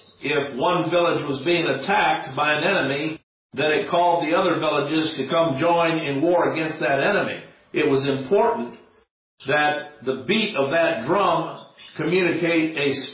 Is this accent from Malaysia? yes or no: no; Chad; I remember growing up in Chad, Africa, waking up to the sound of talking drums.